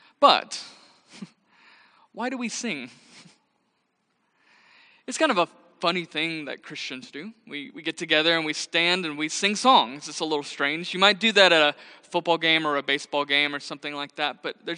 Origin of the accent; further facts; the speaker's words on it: Arlington, Texas, United States; I actually grew up just down the road from here. I am from Arlington, Texas, and it's just a privilege to be here.